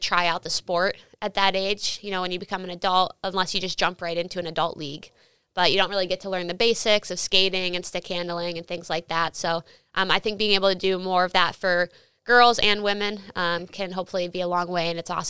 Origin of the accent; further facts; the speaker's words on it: Philadelphia, Pennsylvania, United States; also born or lived in Pittsburgh; Yeah, so actually I was born in Pittsburgh. And then we moved to Philadelphia when I was six.